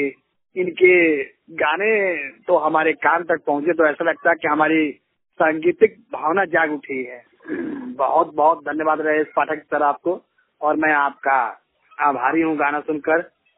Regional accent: Mail Bazar, Uttar Pradesh, India; जिला देवरिया, उत्तर प्रदेश, ग्राम मईल बाजार का रहने वाला हूँ

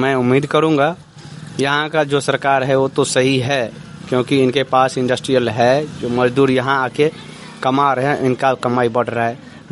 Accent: Bihar, India; हम लोग UP MP Bihar से हैं, मैं खासतौर पर बिहार से हूँ

